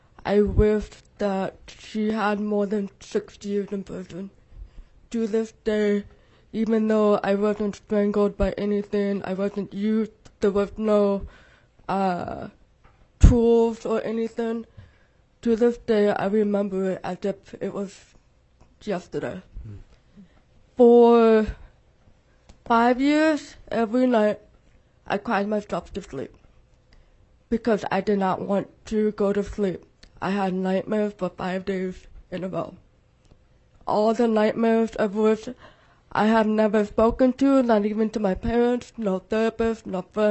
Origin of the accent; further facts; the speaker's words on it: Kodiak, Alaska, United States; Originally, I was raised in Kodiak, Alaska, where at the age of 12